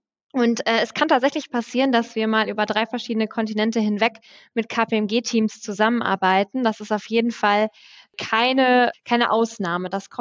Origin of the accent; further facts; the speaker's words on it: Rhineland, Germany; als Rheinländerin